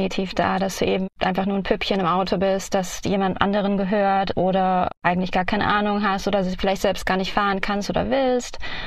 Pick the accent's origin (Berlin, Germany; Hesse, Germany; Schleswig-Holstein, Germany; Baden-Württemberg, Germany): Hesse, Germany; Fulda; moved away as an adult; also born or lived in Hamburg; now in New York, United States; Ja, ich bin ursprünglich aus Fulda, aber ich habe zu der Zeit 4 Jahre in Hamburg gelebt. Und bin dann von dort nach New York gezogen.